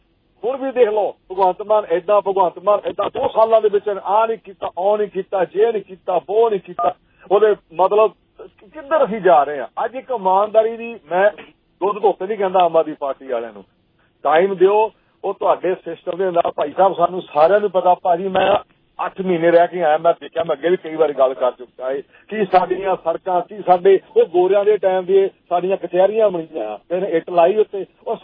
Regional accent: Anandpur, Punjab, India; ਮੇਰੇ ਨਾ ਪਿੰਡ ਦੀ ਗੱਲ ਆਪਦੀ, ਮੇਰੇ ਆਨੰਦਪੁਰ ਹਲਕਾ ਮੇਰਾ ਜ਼ਿਲ੍ਹਾ ਜਲੰਧਰ ਜੀ

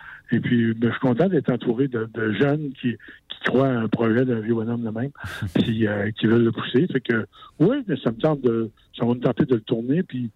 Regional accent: Petite-Vallée, Quebec, Canada; born there; au territoire où je vis, où je suis né, tu sais, à Petite-Vallée. Je suis né dans un lieu extraordinaire au bord de la mer

